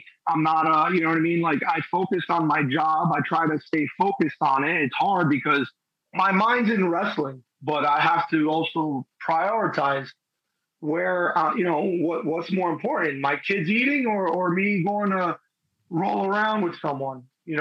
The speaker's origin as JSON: {"language": "English", "region": "New Jersey", "country": "United States", "said": "I'm from Bergen, you know, I'm from the Hudson County. So I lived and breathed Bergen Line Avenue up and down from 90th to First Street, all the way to Jersey City, all the way to North Bergen."}